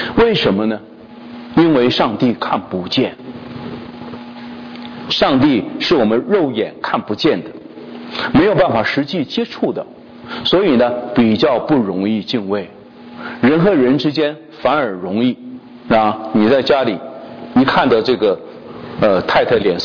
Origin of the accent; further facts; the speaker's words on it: China; 不像我们中国人过去讲的很可怕的这个奴隶主残害奴隶啊